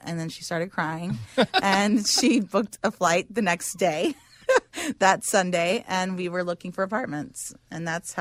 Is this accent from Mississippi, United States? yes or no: no; Texas, United States; Growing up in Texas, where I was from, it was a lot of chain restaurants